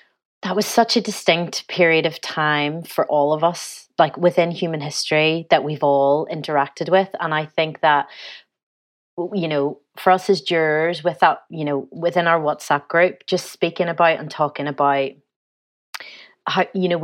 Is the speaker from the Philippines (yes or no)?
no; Northern Ireland, United Kingdom; I'm from Northern Ireland, hear my accent.